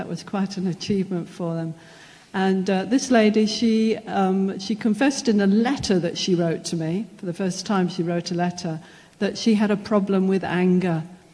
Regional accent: England, United Kingdom; Well, hello, everybody. I'm from England, so I hope you can hear my accent a bit there.

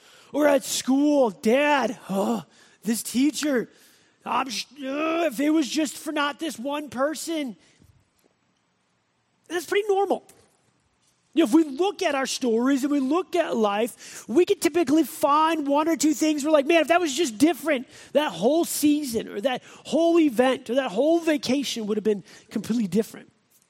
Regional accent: Midwest, United States; growing up in the Midwest and being campers in the Midwest, we thought that camping in August was a great idea.

